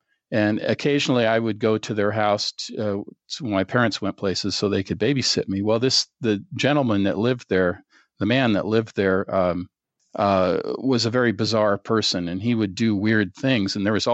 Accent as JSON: {"language": "English", "town": "Seattle", "region": "Washington", "country": "United States", "tie": "born or raised there", "also_born_or_lived": "North Carolina / Alabama", "said": "I grew up in Seattle, so I never had air conditioning. As a kid, we just opened the window, never got that hot, And so living in Southern California, and when I lived in the South, too, in North Carolina and Alabama"}